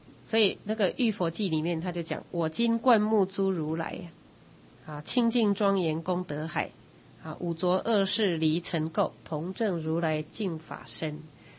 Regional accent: China; 我们中国人为什么认为啊说佛说法49年

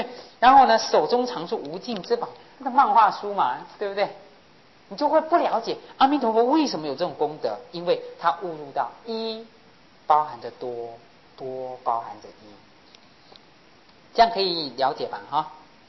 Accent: China; 我们中国人讲引恶扬善嘛，扬善一定要合乎圣人之德啊

